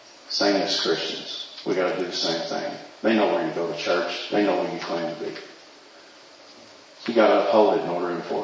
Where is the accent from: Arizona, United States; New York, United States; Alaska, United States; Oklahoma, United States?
Oklahoma, United States; Altus; Altus, Oklahoma.